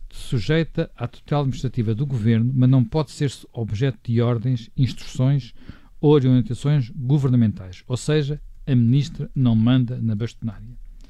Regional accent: Portugal; Como português, devo dizer, sinto-me duplamente envergonhado.

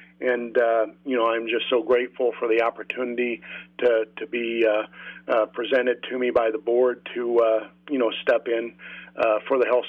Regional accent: Springfield, Illinois, United States; I was actually born here in Springfield Memorial Hospital. I was born in Springfield, raised in Springfield, actually went to undergraduate school in Springfield, and I've raised my family and have lived in Springfield my entire life.

